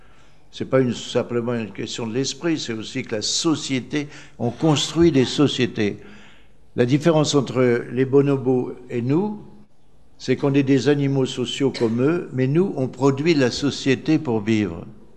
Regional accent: Papua New Guinea

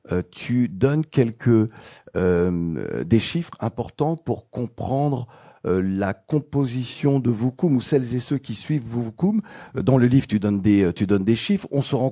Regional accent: Sainte-Anne, Guadeloupe; Alors, chez moi, à Sainte-Anne

